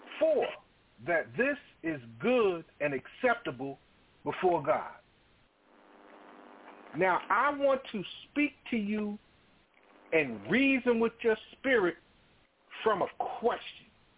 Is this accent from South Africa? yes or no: no; Hackensack, New Jersey, United States; Born and raised Hackensack, New Jersey. But you sound like you're from the country. I got country parents, so I got country roots.